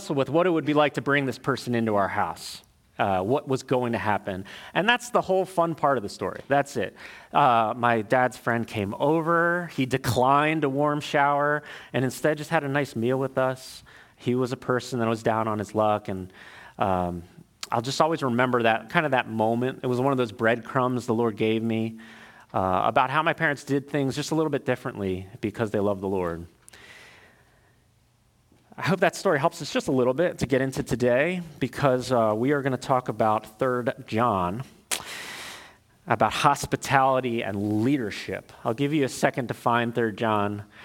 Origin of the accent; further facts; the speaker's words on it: Maryland, United States; I grew up in Harford County, Maryland. At the time of the story, I was about 9 years old.